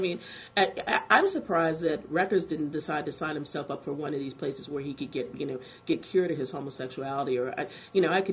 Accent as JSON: {"language": "English", "region": "Texas", "country": "United States", "said": "I'm from Texas."}